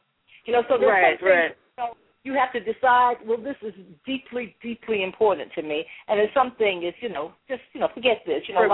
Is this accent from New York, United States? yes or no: no; Macon, Georgia, United States; I grew up in Macon, Georgia, in middle Georgia town